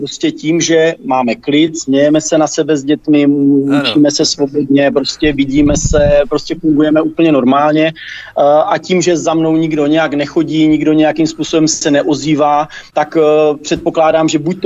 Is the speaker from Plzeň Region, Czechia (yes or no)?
no; Troubky, Olomouc Region, Czechia; now in Tovačov, Czechia; Takhle, prostě já pocházím z Troubek, dnes bydlím tady vedle v Tovačově 5 kilometrů.